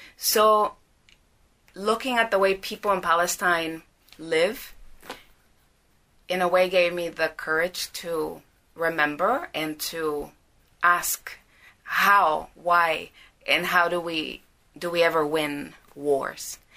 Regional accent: Montreal, Quebec, Canada; also born or lived in Guatemala / United States; I was born in Canada and grew up in Montreal and Guatemala, and I grew in the U.S.

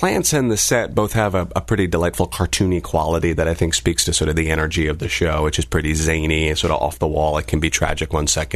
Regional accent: Chapel Hill, North Carolina, United States; Central North Carolina.

